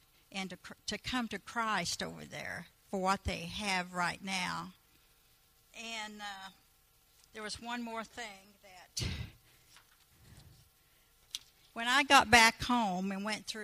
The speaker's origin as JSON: {"language": "English", "region": "Kansas", "country": "United States", "said": "I'm from Kansas. I know that."}